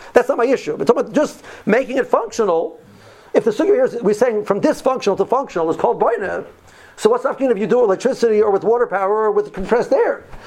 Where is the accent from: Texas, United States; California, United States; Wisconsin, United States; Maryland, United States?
Maryland, United States; Silver Spring; I'm from Silver Spring, so you know, Rabbi Lapiansky is into the world of the morale.